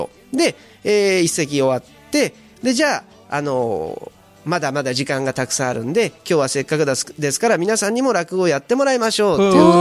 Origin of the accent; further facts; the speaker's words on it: Funabashi, Chiba, Japan; 僕は船橋出身で今は船橋には住んでないんですが